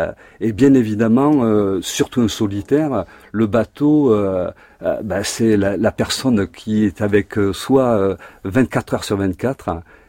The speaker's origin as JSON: {"language": "French", "town": "Bordeaux", "region": "Nouvelle-Aquitaine", "country": "France", "tie": "born there", "said": "Je suis né à Bordeaux."}